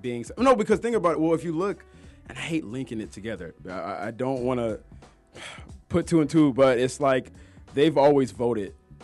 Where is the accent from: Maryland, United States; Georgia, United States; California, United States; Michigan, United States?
Georgia, United States; Stone Mountain; now in Atlanta, United States; People listening, we're in Atlanta, but I grew up in Stone Mountain most of my life, and we've all been to Stone Mountain.